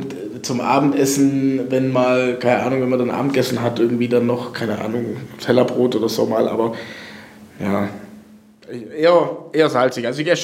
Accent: Welzheim, Baden-Württemberg, Germany; ich bin halt ein sehr so regionaler Typ, mhm. Ja, so, ich bin in Welzheim aufgewachsen, wohne da immer noch, das bedeutet mir auch irgendwie viel

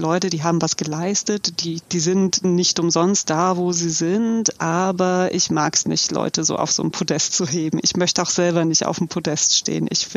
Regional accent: Düsseldorf, North Rhine-Westphalia, Germany; Und dann bin ich geboren und aufgewachsen in Düsseldorf

